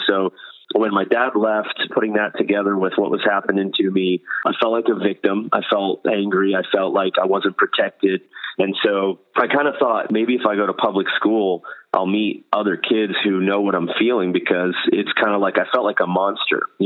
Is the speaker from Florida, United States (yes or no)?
yes; Florida, United States; I mean, I grew up in Florida, and this was during the influx of lots of Caribbean nations into Florida.